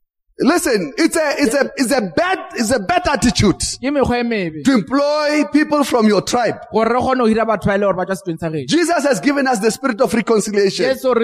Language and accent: English; South Africa; now in United Kingdom; I realized, oh, the problem of South Africa, I thought I've left it back home.